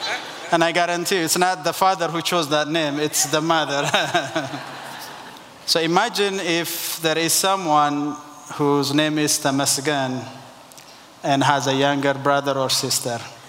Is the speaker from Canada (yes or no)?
no; Eritrea; now in United States; I'm originally from East Africa, Eritrea, and Eritrea is this small country that you see on the Horn of Africa.